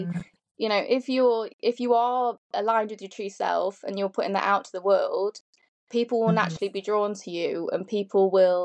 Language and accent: English; Lincoln, East Midlands, United Kingdom; It's called the University of Lincoln, and that's where I grew up as well. So it's in my hometown where I grew up. I moved away for a little while. And then I think it made me appreciate my hometown, actually.